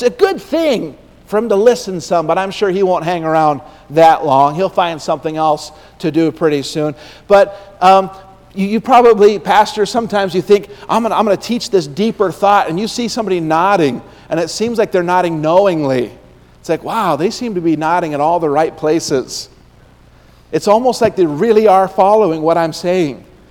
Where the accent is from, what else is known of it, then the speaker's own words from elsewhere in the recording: Utah, United States; My pastor growing up in Utah